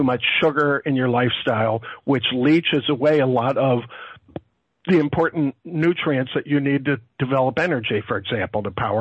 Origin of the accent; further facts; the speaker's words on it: New York, United States; You know, I mean, I grew up in New York, so I sort of rat-a-tat-tat when I talk.